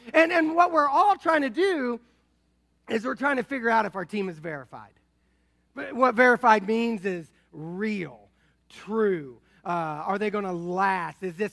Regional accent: Indianapolis, Indiana, United States; And then the Colts moved to our town. I grew up in Indianapolis, so I've always been a huge Colts fan

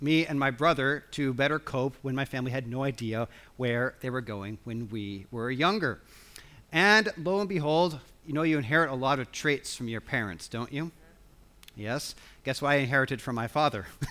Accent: Washington, United States; I have many memories growing up in Washington State with my family going on camping trips to the state of Idaho

